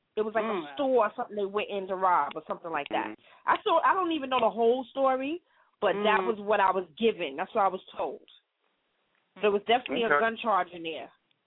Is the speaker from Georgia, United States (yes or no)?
no; Brooklyn, New York, United States; I said from East Flatbush. That's right. Church and Notion.